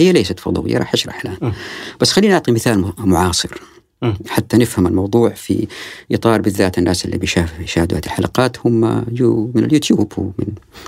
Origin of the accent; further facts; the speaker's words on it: Taif, Makkah Province, Saudi Arabia; also born or lived in Riyadh; من طفولتي أنا عشت في الطائف، والطائف كانت مدينة تقليدية يعني. نعم. ما كان فيه ولا شعر أسفلت يعني في بلاد الحرمين.